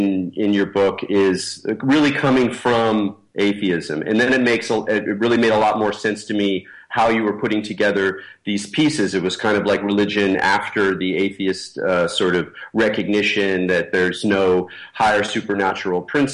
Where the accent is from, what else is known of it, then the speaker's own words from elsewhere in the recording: West Coast, United States; You know, and I come from the West Coast, where there's much more of a weird mix of older religious ideas, New Age ideas, hippie ideas